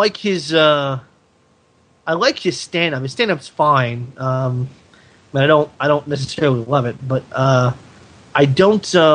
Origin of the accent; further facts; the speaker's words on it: United States; I still liked it because I am American